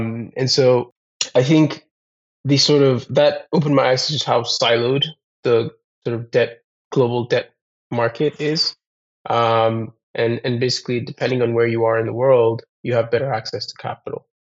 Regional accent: Nigeria; moved away as an adult; I grew up in Nigeria and came to the US for college

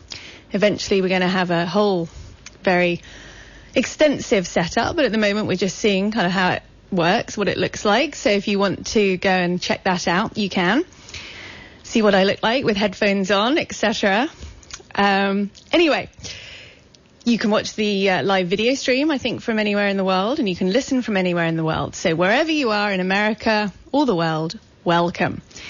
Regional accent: United Kingdom; now in Santa Cruz, United States; I am British and I've lived in Santa Cruz for over 10 years though, and I'm also an American citizen.

